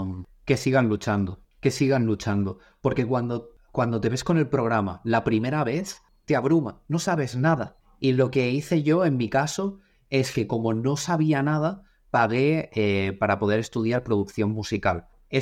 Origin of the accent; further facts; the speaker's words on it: Barcelona, Catalonia, Spain; yo en este caso soy de Barcelona